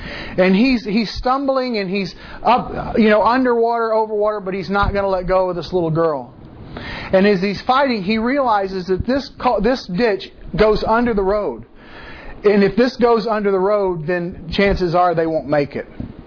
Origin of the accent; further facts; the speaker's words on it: the South, United States; accent: Southern drawl; I'm from the South. If you don't have a Southern drawl, you are a barbarian. No. But it's that kind of thing. And I've lost mine, I hear.